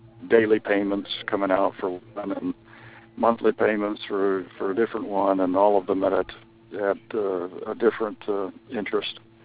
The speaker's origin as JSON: {"language": "English", "region": "Virginia", "country": "United States", "moved": "yes", "lives_now": "Arizona, United States", "said": "Virginia. Virginia. Yeah. Outside Washington, D.C."}